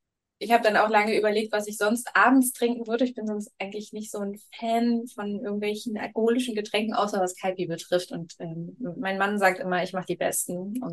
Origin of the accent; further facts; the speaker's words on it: North Rhine-Westphalia, Germany; ich bin, ja, ich komme hier aus dem Rhein-Sieg-Kreis, also ich bin ganz nah bei dir